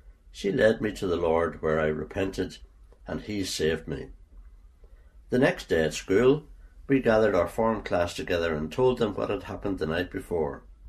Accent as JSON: {"language": "English", "town": "Lisburn", "region": "Northern Ireland", "country": "United Kingdom", "also_born_or_lived": "South Africa", "said": "Although I am from Lisburn, our last home in South Africa was in a rural area quite similar to Strahd."}